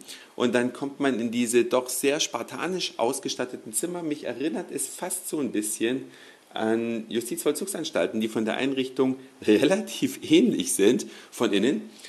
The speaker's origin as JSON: {"language": "German", "region": "Saxony", "country": "Germany", "said": "Ich selbst bin ja Sachse. Auch wenn man es nicht immer so hört, ne?"}